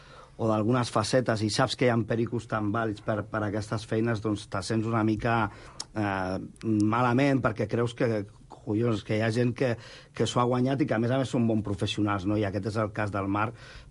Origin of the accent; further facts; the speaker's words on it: Igualada, Catalonia, Spain; els dos som d'Igualada